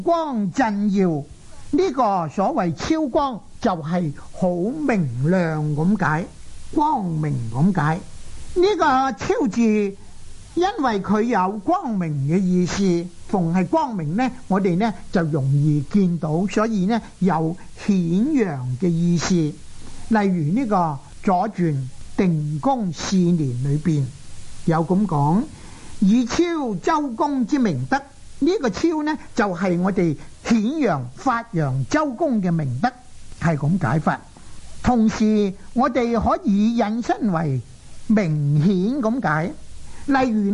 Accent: Guangdong, China; 但是我们广东人将这个字读惯了就做招

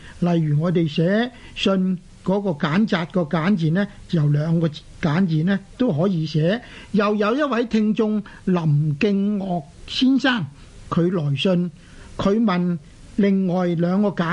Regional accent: Guangdong, China

